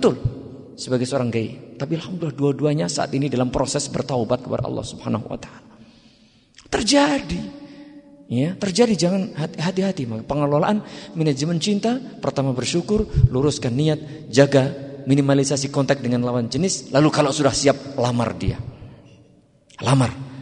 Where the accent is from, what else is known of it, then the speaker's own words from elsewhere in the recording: Wonogiri, Central Java, Indonesia; perselingkuhan terjadi di daerah saya, asal saya dari Wonogiri.